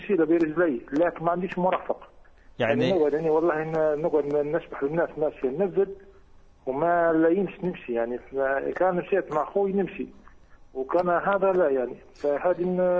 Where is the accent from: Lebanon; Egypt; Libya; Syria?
Libya; أنا من ليبيا يا شيخ، وعندي سؤالين لو تكرمت